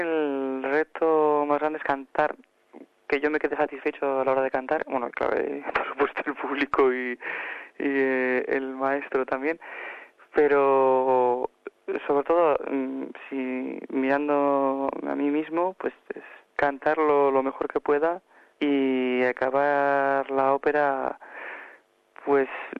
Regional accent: Bilbao, Basque Country, Spain; Hombre, pues claro, al final estaría en casa, ¿no? Aparte de que, claro, yo soy

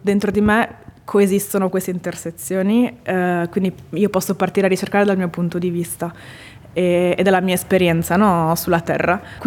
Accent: Veneto, Italy; also born or lived in United States; con i miei genitori, quando ero piccola, ci siamo trasferiti negli Stati Uniti per un periodo e poi siamo ritornati di fatto in Italia. Io ho passato i miei anni, fino ai 18 anni, ho vissuto nella provincia di Venezia.

